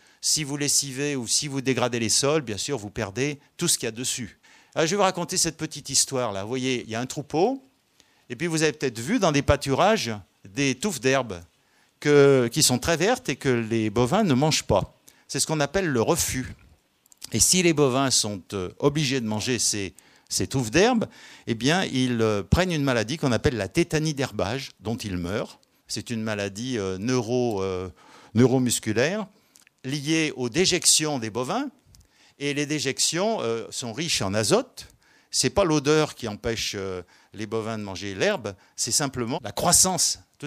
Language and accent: French; Lyon, Auvergne-Rhône-Alpes, France; pas parce que je viens de Lyon